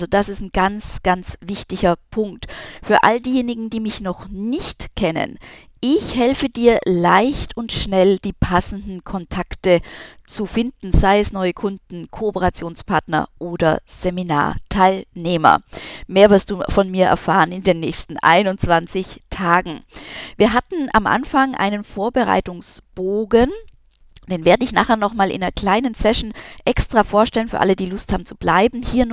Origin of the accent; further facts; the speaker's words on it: Darmstadt, Hesse, Germany; Ich bin aus Darmstadt, also ich bin in Darmstadt momentan in meinem kleinen Appartement.